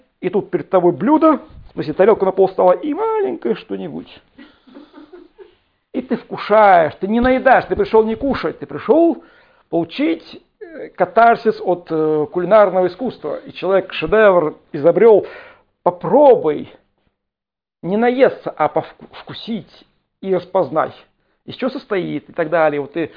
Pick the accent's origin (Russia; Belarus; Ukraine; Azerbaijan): Russia; Tatarstan; now in Naberezhnye Chelny, Russia; я сам из Анакаева, маленький поселок, там сколько там, ну 30 тысяч населения, переехал в Челны.